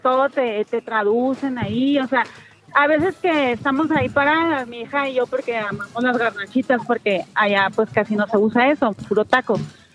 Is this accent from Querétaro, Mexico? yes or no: no; Sonora, Mexico; now in Mexico City, Mexico; Pues yo soy de Sonora, pero te hablo de aquí en la Ciudad de México.